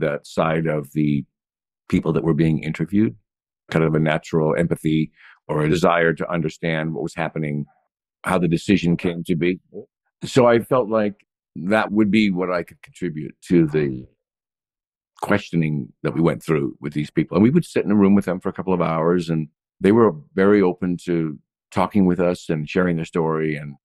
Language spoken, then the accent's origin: English; Yakima, Washington, United States; also born or lived in Seattle; It was a surreal experience because I grew up an hour and a half from where we filmed. Between my hometown of Yakima and Seattle is where many of the locations were